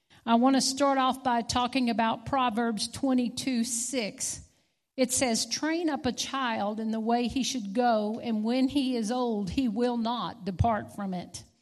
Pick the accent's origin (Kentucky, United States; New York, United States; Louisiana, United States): Louisiana, United States; I'm from Louisiana. I think I have somebody else around in here from Louisiana, too.